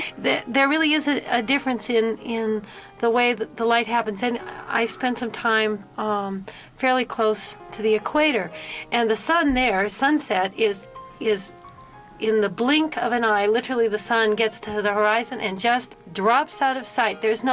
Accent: Midwest, United States; I remember growing up in the Midwest, I guess the sun would change degrees

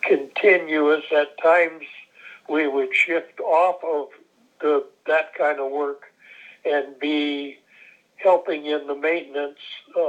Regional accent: Juneau, Alaska, United States; born there; What got me here the first time was I was born in Juneau. And yes, my family has been in Alaska.

